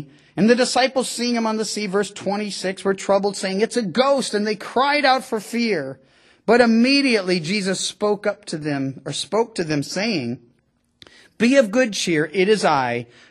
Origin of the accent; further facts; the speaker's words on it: Missouri, United States; See, I'm from Missouri, the show me state.